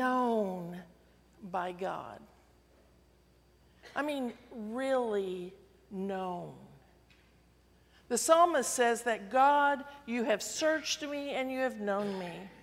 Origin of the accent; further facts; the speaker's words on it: Oklahoma, United States; In my home state of Oklahoma, there are many Native American ruins.